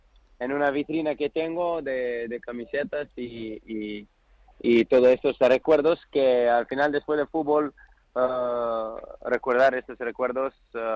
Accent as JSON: {"language": "Spanish", "country": "North Macedonia", "second_language": "Spanish", "lives_now": "Spain", "said": "yo soy de Macedonia, de un barrio mucho más humilde que Vallecas, mucho mucho peor barrio que Vallecas."}